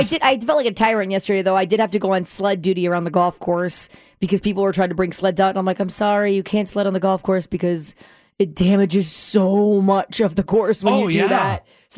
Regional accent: Florida, United States; So, of course, I'm from Florida. I don't know anything about this

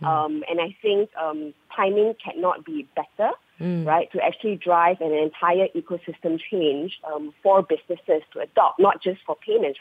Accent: Malaysia; I'm a Malaysian, born and bred here.

